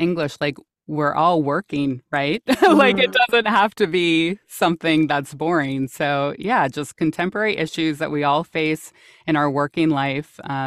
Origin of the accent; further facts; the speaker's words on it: United States; now in Valencia, Spain; I'm an American voice actor based in Valencia, Spain.